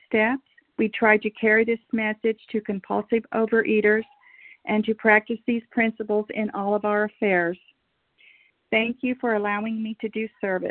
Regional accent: Oklahoma, United States; I'm from Oklahoma

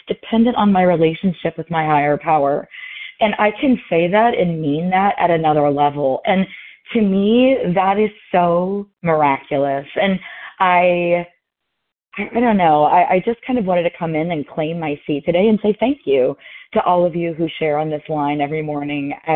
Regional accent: Louisville, Kentucky, United States; I'm from Louisville, Kentucky, and I'm really, really grateful to be here.

